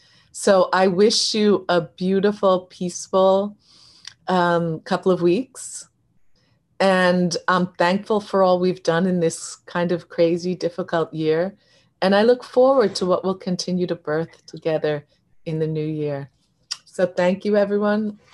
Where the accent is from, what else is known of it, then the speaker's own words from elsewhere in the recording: Levittown, New York, United States; I was raised by here in New York on Long Island, which is one of the most segregated places in our country.